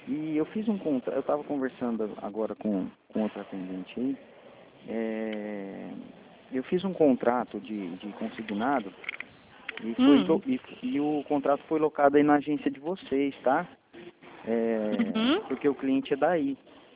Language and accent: Portuguese; Londrina, Paraná, Brazil; é 43, eu sou de Londrina